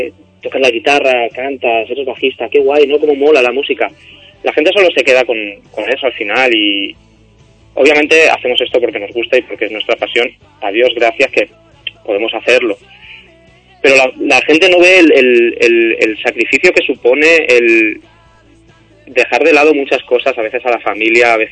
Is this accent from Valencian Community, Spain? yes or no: yes; Alicante, Valencian Community, Spain; que yo soy de Alicante, Almansa de Alicante está a una hora